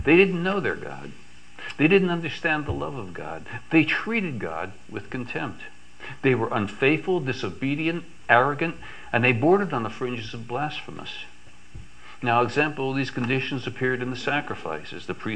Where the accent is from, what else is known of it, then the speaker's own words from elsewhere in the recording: Texas, United States; I grew up in West Texas, and there were a lot of cicada insects.